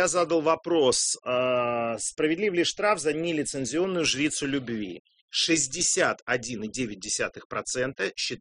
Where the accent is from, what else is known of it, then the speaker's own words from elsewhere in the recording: Russia; как простой россиянин